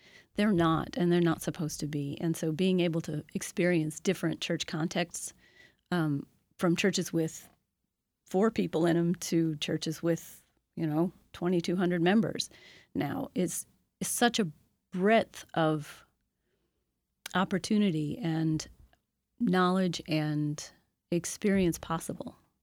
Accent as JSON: {"language": "English", "town": "Montgomery", "region": "Alabama", "country": "United States", "tie": "born or raised there", "moved": "as an adult", "lives_now": "Troy, United States", "said": "I did a lot of my growing up in Montgomery, Alabama, which is what I call my hometown, because, high school, college, friends, set, all of that. Moved up to Troy, New York in 1988"}